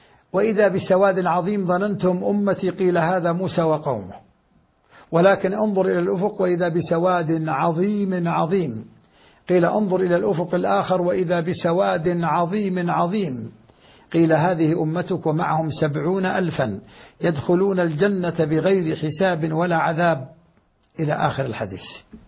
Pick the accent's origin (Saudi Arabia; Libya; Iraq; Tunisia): Saudi Arabia; ونحن في بلادنا المملكة العربية السعودية